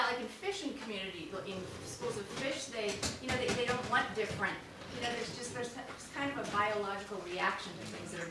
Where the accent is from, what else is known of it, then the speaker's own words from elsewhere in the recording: Brazil; now in United States; I'm Jewish and I've been coming to Holden for 31 years. We immigrated from Brazil, my family and me, and we went to a small town in Washington.